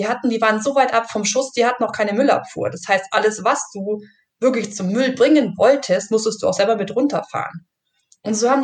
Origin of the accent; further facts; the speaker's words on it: Bavaria, Germany; ich komme jetzt wie gesagt aus dem Allgäu